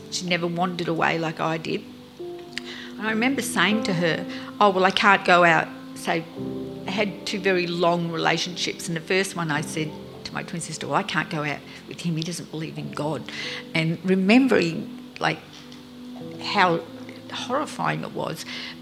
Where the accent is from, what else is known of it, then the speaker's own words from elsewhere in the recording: Bunbury, Western Australia, Australia; also born or lived in Perth, Australia / Sydney, Australia / United States; I was actually born in Western Australia. I grew up in Bunbury, And then after completing primary school and high school in Bunbury, moved to Perth